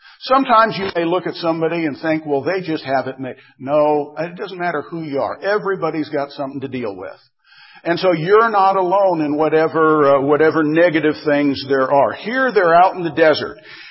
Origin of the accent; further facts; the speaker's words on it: Arizona, United States; Now, I grew up in Arizona, and we all know that Arizona is a desert.